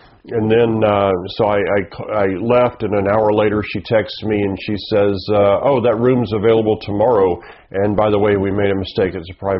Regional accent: the South, United States; But, I grew up in the South, and I grew up in a very prejudiced area, and I got through that.

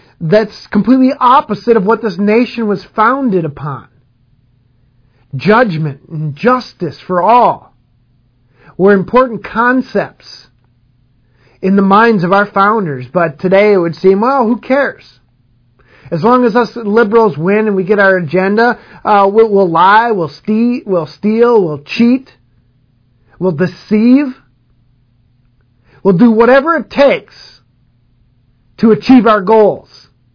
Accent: Minnesota, United States; in my home state here in Minnesota, our governor officially signed into law

